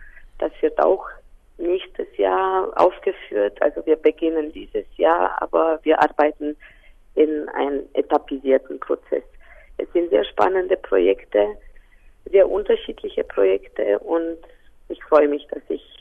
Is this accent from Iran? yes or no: no; Biertan, Sibiu County, Romania; also born or lived in Bucharest; Ich komme ja aus Hermannstadt, also ich habe meine Kindheit in Birtheln verbracht und dann habe ich in Hermannstadt studiert und dann später in Bukarest.